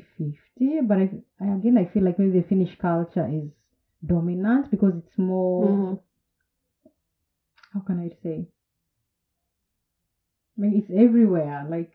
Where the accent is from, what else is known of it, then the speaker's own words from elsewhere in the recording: Kenya; moved away; we are both now from Kenya, living in a country like where we're not born